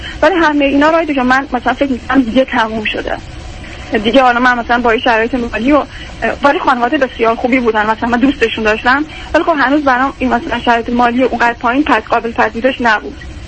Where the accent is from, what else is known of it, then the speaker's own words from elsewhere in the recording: Kerman, Iran; پدرم تشویق میشدم من توی شهری درس بخونم که مثلا این فاصله برمان 1000 کیلومتری از شهر خودم که کرمان بود داشت.